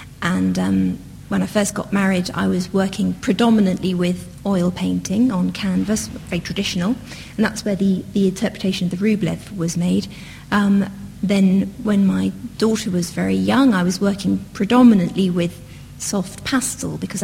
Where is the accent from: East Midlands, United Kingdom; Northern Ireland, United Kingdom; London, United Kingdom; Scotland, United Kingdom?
London, United Kingdom; born there; I was born in London. In fact, I was born almost literally at Hyde Park Corner. It's now the hospital where I was born, St George's, is now a very glamorous hotel.